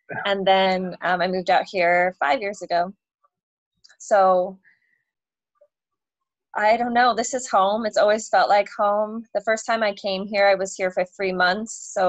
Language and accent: English; California, United States; also born or lived in Hong Kong; My family, we did a stint in Hong Kong for a few years, but more or less all over the coast of California.